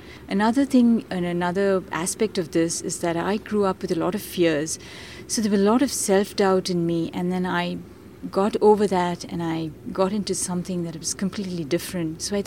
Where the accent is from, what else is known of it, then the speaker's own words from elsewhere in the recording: India; English is a second language; moved away as an adult; I grew up in India, and I have a degree not in computer science, but in chemical engineering.